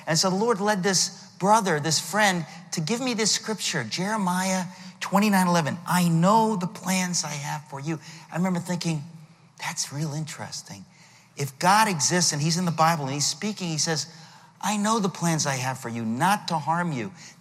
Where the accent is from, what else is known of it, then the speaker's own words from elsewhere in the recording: Queens, New York, United States; born there; One was my Greek background. I've joked around many, many times. I was born in Queens. If you're raised by a Greek and a German, it means you will be raised Greek.